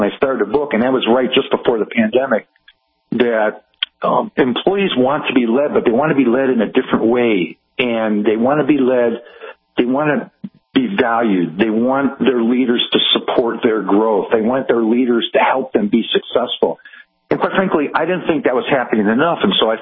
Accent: Cleveland, Ohio, United States; moved away as an adult; also born or lived in Kansas City / Louisville / rural Missouri / northern Michigan; decided that in order for me to grow it, I'd have to leave Cleveland, my hometown, and moved to Kansas City and worked for a big, large healthcare system there for 10 years, and then to Louisville and then back to rural Missouri

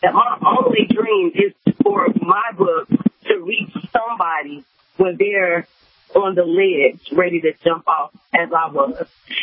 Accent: Chicago, Illinois, United States; by me growing up in Chicago, okay, whatever we see, that's whatever we think about is what we're going to see. And where I come from is very rough. These are fear streets out here.

